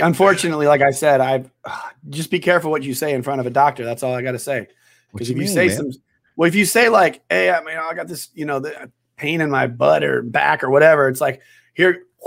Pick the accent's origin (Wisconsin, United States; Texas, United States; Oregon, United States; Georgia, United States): Wisconsin, United States; moved away as an adult; No, I'm from Wisconsin originally. So I grew up in Wisconsin.